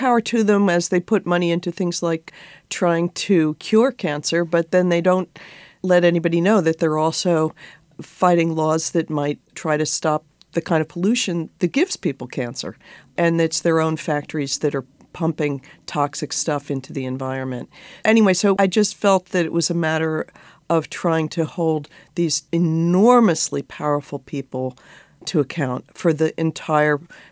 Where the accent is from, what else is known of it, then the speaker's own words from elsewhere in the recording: New York City, New York, United States; Well, I'm a New Yorker, and I was walking around the corner near Lincoln Center